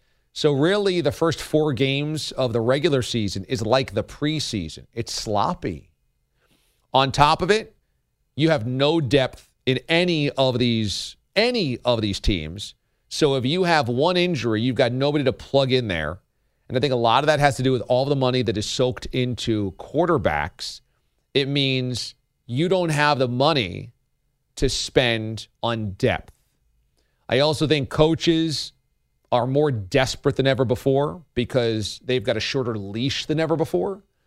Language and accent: English; Northeast, United States; I'm from the Northeast, and all these states are really close to one another.